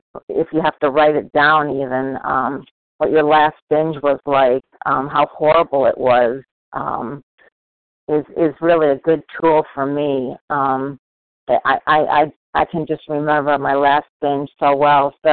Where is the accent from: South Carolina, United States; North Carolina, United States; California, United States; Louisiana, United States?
North Carolina, United States; Raleigh; I'm from Raleigh, North Carolina.